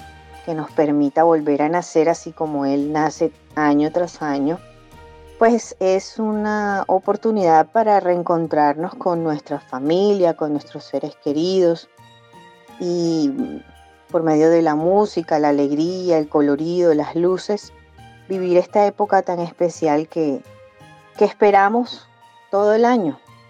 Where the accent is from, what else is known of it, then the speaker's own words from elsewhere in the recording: Barranquilla, Atlántico, Colombia; soy de Barranquilla Atlántico.